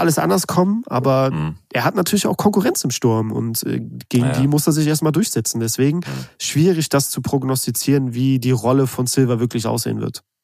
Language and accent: German; Cologne, North Rhine-Westphalia, Germany; born there; Ich bin gebürtiger Kölner und ich weiß, wovon du sprichst.